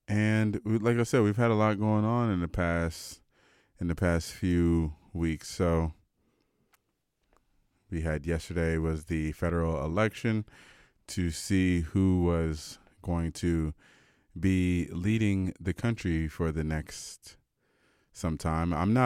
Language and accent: English; United States; me as an American trying to put together like, what does it all mean for me, and what does it mean for, you know, for Canada?